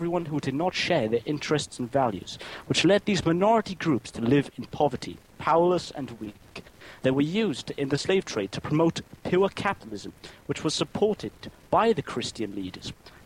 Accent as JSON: {"language": "English", "region": "Wales", "country": "United Kingdom", "said": "I'm from Wales"}